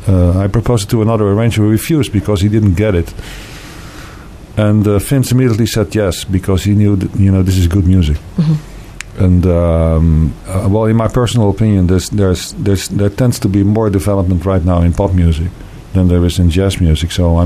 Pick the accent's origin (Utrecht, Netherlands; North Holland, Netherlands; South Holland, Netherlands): North Holland, Netherlands; Amsterdam; And I'm from Amsterdam.